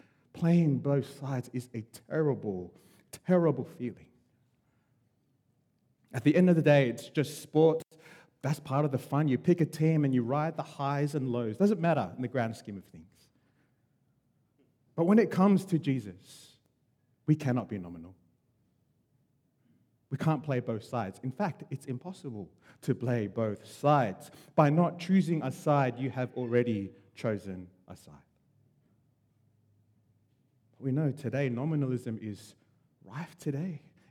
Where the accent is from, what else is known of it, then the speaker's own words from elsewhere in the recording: Sydney, New South Wales, Australia; I grew up in Sydney.